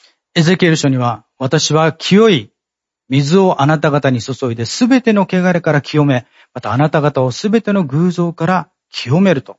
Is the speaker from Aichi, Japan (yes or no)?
no; Ogimi, Okinawa, Japan; 実は、私の地元、大宜味村にもですね、田滝という、それなりに有名な滝があります。